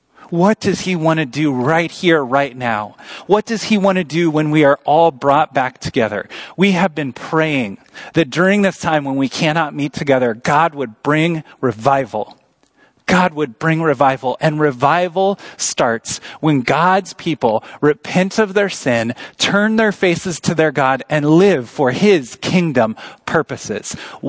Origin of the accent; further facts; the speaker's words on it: Missouri, United States; now in Iowa, United States; We're both from Missouri.